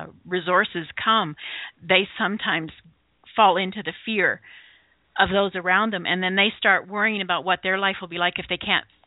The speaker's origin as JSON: {"language": "English", "country": "Venezuela", "tie": "born or raised there", "said": "Because I grew up foreign, like I grew up in Venezuela, so the poverty was around"}